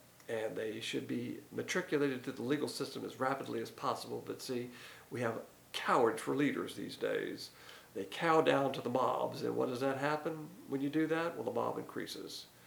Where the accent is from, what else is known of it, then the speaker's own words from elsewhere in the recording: the South, United States; Now, as a Southerner, we're raised on manners